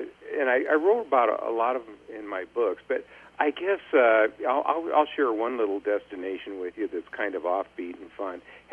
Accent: Council Bluffs, Iowa, United States; I'm originally from Council Bluffs and went to the University of Nebraska at Omaha, and then I spent my whole 35-year magazine career at Meredith Corporation in Des Moines

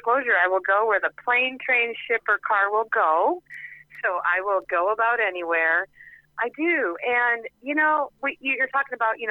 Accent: Mason City, Iowa, United States; Mason City area, north central Iowa is where I live. That's my hometown.

